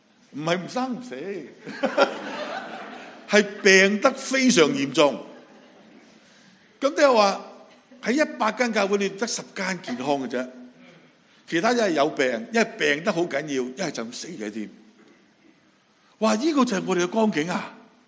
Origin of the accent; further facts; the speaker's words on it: Hong Kong; 我雖然中國人，我都講一啲唔鹹唔淡嘅普通話，但我係香港人